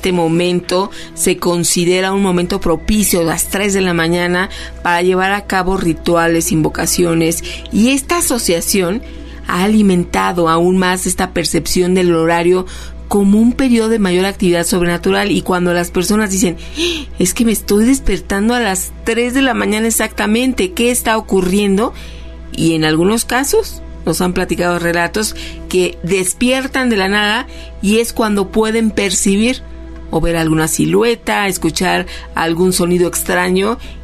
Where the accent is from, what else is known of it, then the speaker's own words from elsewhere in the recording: Puebla, Mexico; Yo soy de Puebla y muchos escuchamos en Sierra Norte de Puebla.